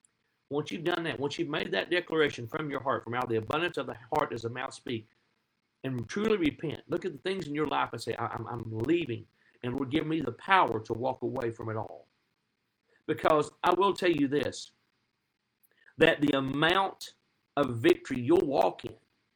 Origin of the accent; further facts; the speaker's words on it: Tennessee, United States; My home state of Tennessee.